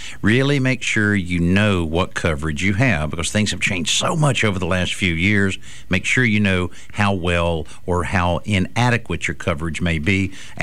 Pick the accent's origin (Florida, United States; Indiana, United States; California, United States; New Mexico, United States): Florida, United States; Marianna; I talk to a lot of my friends down around my hometown of Mariana, Florida